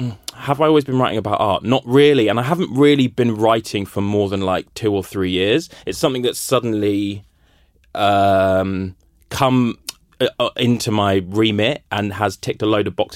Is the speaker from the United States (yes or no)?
no; Brighton, South East England, United Kingdom; I remember when I grew up in Brighton